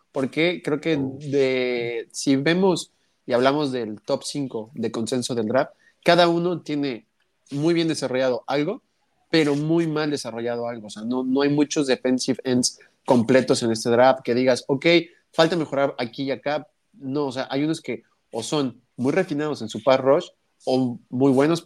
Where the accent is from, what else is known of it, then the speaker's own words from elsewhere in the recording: Mexico City, Mexico; Yo soy de la Ciudad de México. Mi familia es de allá.